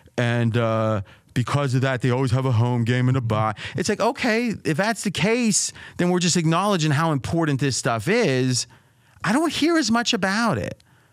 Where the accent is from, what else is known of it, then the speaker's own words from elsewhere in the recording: Ohio, United States; I grew up in Ohio. They just laughed.